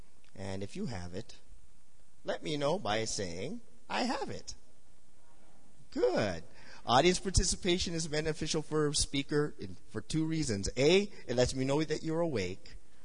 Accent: Canada; I'm a Tim Hortons guy because I'm, you know, I'm Canadian

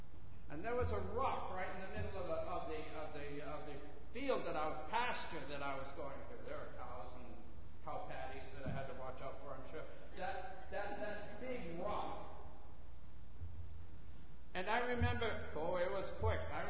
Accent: New Hampshire, United States; I was probably a teenager, 15, 16, in the church that I grew up in Troy Baptist Church in New Hampshire.

